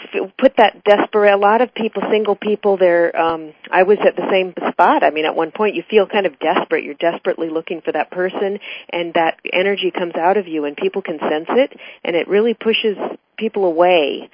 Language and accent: English; Federal Way, Washington, United States; moved away as an adult; I grew up in Federal Way, Washington, and when I was 18, I moved to Hollywood because I wanted to be a movie star